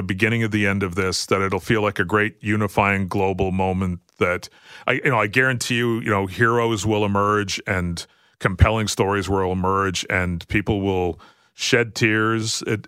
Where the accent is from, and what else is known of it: Canada